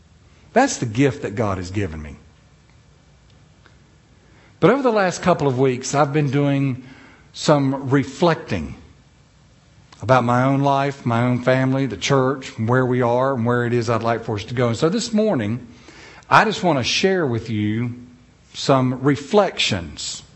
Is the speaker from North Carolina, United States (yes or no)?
yes; North Carolina, United States; now in South Dakota, United States; Now, I'm from North Carolina. I'm in South Dakota, but I'm the foreigner.